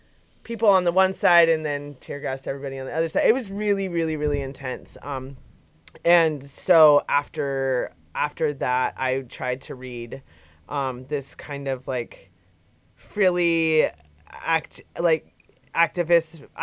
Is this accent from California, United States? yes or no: yes; Los Angeles, California, United States; I grew up in Los Angeles. We show up to riot, not rally.